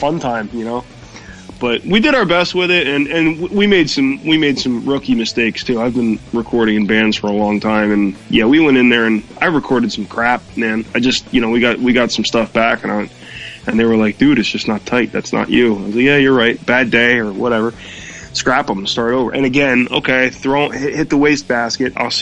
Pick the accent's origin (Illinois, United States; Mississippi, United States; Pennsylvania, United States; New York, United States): Pennsylvania, United States; Bethlehem; I'm from Bethlehem, Pennsylvania, for anybody who gives a crap. And I have a pretty happening local scene around here.